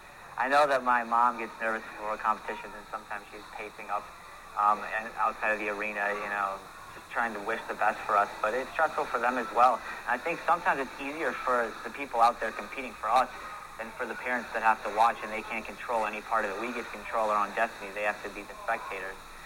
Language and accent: English; Waukesha, Wisconsin, United States; We grew up on the farm. We, you know, we're from Waukesha and are very proud to be from Wisconsin.